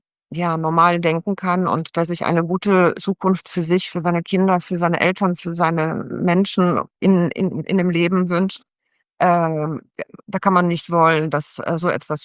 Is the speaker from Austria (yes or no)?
no; Poland; now in Germany; ich komme ursprünglich aus Polen, Deutschland und Polen.